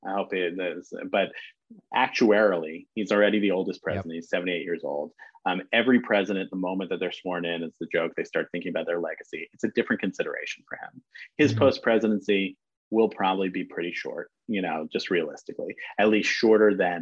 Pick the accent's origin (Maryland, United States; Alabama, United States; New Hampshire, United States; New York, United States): New York, United States; New York City; So I was born and bred in New York City and covered New York politics.